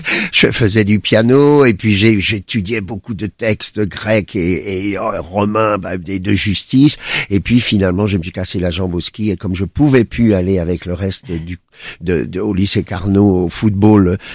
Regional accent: Paris, Île-de-France, France; J'ai grandi à Paris

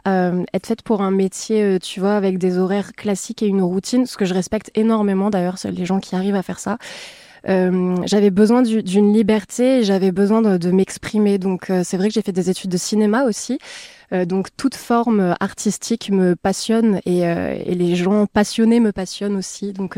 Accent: Cannes, Provence-Alpes-Côte d'Azur, France; born there; also born or lived in Clermont-Ferrand / Toulon / Amiens; je suis née à Cannes, donc Provence-Alpes-Côte d'Azur. Et puis ensuite, j'ai pas mal bougé parce que mon papa travaille dans le sport, donc je l'ai pas mal suivi. J'ai beaucoup vécu en Auvergne, à Clermont-Ferrand, mais aussi à Toulon, à Amiens, à Troyes

